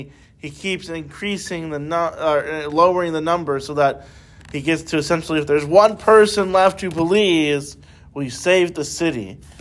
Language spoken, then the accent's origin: English; Chicago, Illinois, United States; See, in the Midwest, where I grew up in Chicago, we call it nosy.